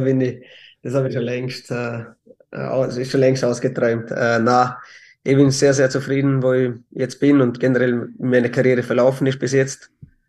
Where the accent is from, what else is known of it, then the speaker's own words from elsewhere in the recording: Austria; ich bin halt doch ein Österreicher